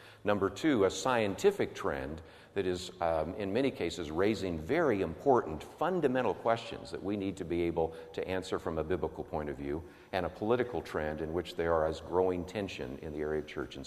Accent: Berkeley, California, United States; born there; now in Dallas, United States; I was born in Berkeley, California, born in Berkeley, California.

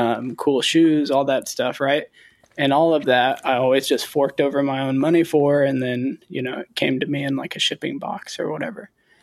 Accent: Indiana, United States; I went to school at Indiana University. So in my home state

